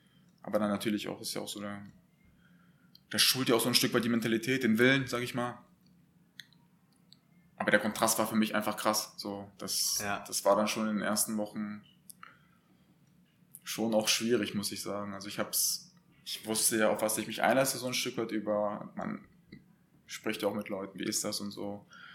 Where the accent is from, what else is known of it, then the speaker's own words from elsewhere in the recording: North Rhine-Westphalia, Germany; Ich komme ja auch aus der Region